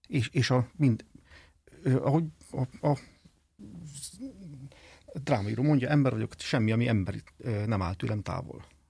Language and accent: Hungarian; Hungary; magyar ember vagyok, szeretem Magyarországot, meg szeretem a magyar kultúrát különösen.